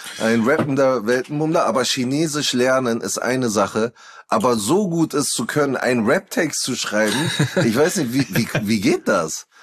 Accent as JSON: {"language": "German", "region": "Berlin", "country": "Germany", "tie": "born there", "said": "Ich bin in Berlin geboren"}